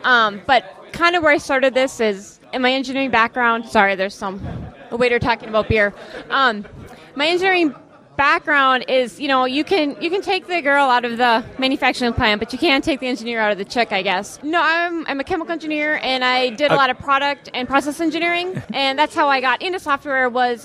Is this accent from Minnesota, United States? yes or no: yes; Minneapolis, Minnesota, United States; I'm from Minneapolis. I'm a developer.